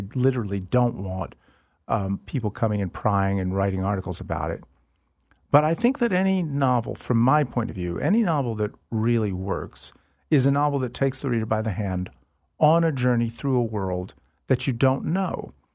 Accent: the South, United States; I am a Southerner, and I'm a writer, and you'd think that would make me a Southern writer.

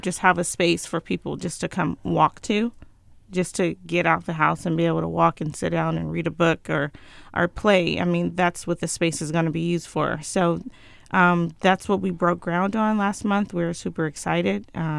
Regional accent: Inglewood, California, United States; now in Fresno, United States; I grew up in Inglewood, but I've been in Fresno 16 years now.

